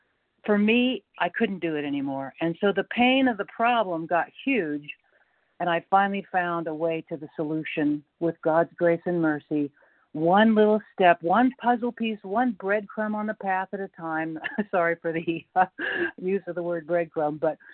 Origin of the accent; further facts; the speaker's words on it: North Carolina, United States; Hi, Lynn. I'm from North Carolina.